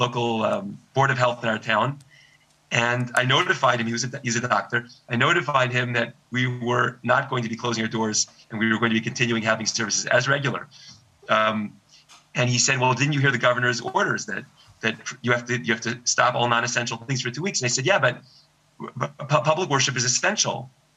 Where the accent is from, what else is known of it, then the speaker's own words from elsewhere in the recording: California, United States; I'm from the San Fernando Valley. I grew up there.